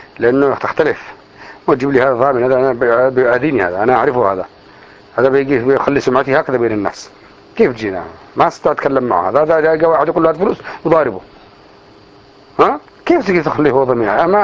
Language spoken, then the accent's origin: Arabic; Yemen; انا من اليمن ماشي ما اعرفش احد